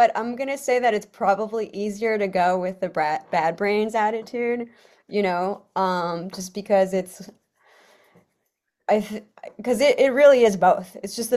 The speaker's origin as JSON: {"language": "English", "region": "California", "country": "United States", "tie": "born or raised there", "said": "like one of the top like influential bands, like growing up in California, Southern California."}